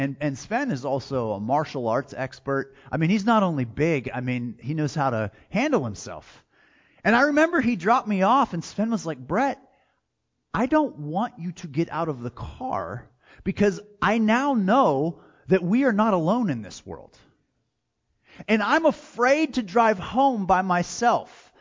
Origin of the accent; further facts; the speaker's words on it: Pennsylvania, United States; I was back in my hometown of Pennsylvania working to make some money.